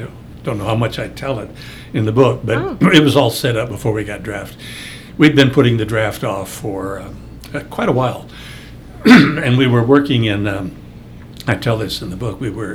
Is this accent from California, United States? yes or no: no; Omaha, Nebraska, United States; also born or lived in Columbus; Well, I was born in Columbus. Okay. And I left Columbus, a babe in arms, and basically grew up in Omaha